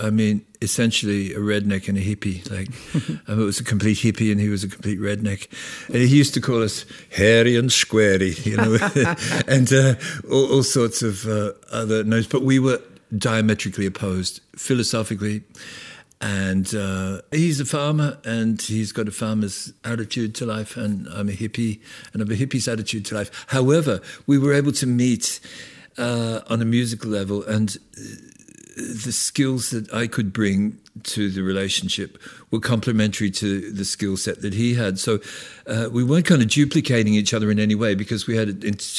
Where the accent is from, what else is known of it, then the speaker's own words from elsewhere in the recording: Australia; growing up in Australia